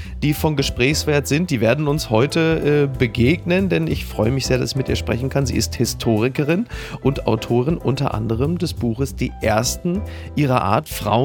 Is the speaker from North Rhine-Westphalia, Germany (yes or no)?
yes; North Rhine-Westphalia, Germany; ich komme aus dem Ruhrgebiet